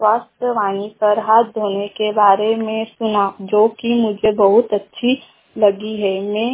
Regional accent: Chandpur, India; और मैं ग्राम चांदपुर से हूँ।

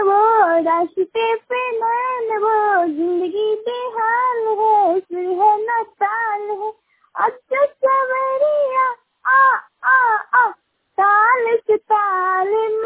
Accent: Oak, India; मैं ओक पंचायत के रहने वाली हूँ, ग्राम सभा।

